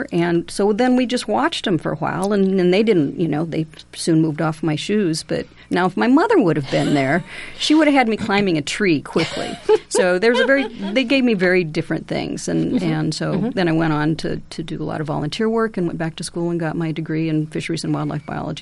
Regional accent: Ames, Iowa, United States; I was born and raised here in Ames, and so was my dad.

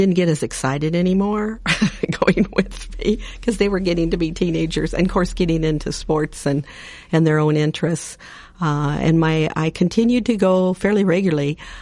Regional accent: Boone, Iowa, United States; I grew up in Boone, Iowa, mostly, in just 15 miles away from Ames, and then came over here to Iowa State.

